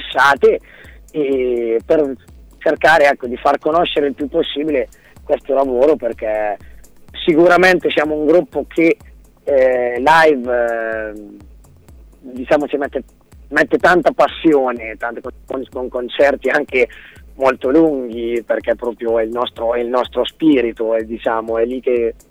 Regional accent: Città di Castello, Umbria, Italy; noi siamo di Città di Castello, in provincia di Perugia

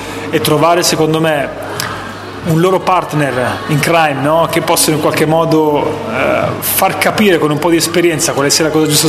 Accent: Veneto, Italy; qua che siamo proprio del Vicentino, quindi grandi maestri.

